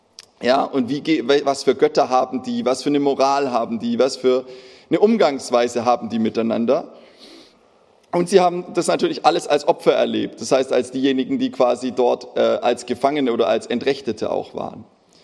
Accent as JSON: {"language": "German", "region": "Baden-Württemberg", "country": "Germany", "said": "Ich glaube, das kommt auch so ein bisschen da in Schwaben, wo ich herkomme. Da war ja französische Besatzungszone."}